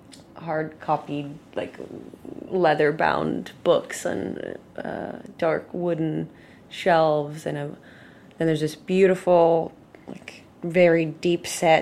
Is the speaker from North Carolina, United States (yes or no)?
yes; North Carolina, United States; Like, I grew up in North Carolina, and I was a little late in the game